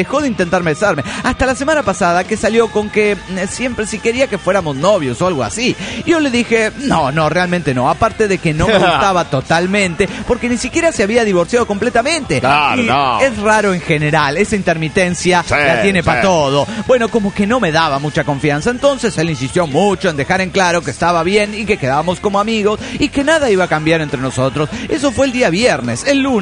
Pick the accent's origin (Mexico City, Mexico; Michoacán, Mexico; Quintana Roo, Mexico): Mexico City, Mexico; also born or lived in Aguascalientes; now in Toluca, Mexico; Soy hidrochilanga y estoy en Toluca, porque ¿sabes? En realidad yo nací en Aguascalientes y luego casi que me crié en el Chilangolandia, en el DF mexicano, y ahora estoy en Toluca y soy la geografía mexicana toda en una.